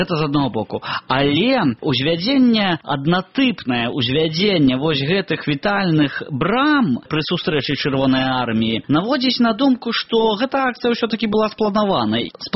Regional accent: Vialikija Krupy, Brest Region, Belarus; з маёй роднай вёскі Вялікія Крупы.

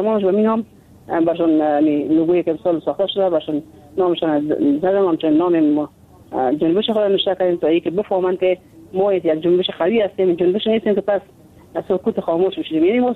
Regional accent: Afghanistan; ما دانان افغان هستیم

